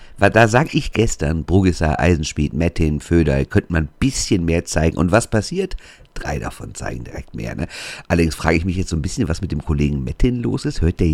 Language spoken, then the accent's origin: German; Rhineland, Germany; für mich als Rheinländer natürlich ein absoluter Traum